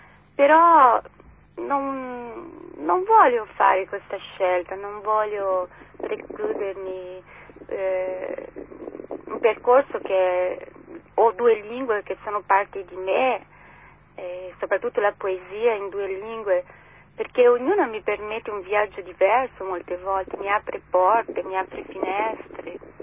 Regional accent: Brazil; Italian is a second language; moved away as an adult; now in Italy; vivo in Italia da diversi anni, sì. Che sono nata e cresciuta in Brasile.

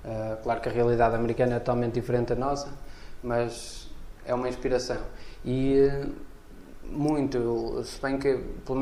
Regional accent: Santa Maria da Feira, Aveiro, Portugal; now in Porto, Portugal; eu não sou do Porto, sou do concelho da Feira, mas já quase a Gaia, mas ainda Feira.

